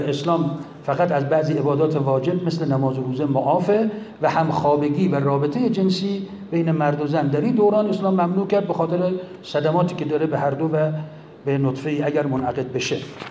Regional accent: Iran; ما چون ایرانیم داریم از ایران میگیم

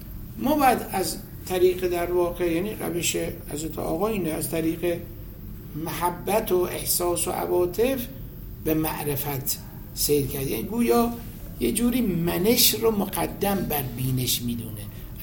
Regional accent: Iran; گفت اهل کجایی؟ گفتم ایران. گفت از کجا آمدی؟ گفتم از ایران.

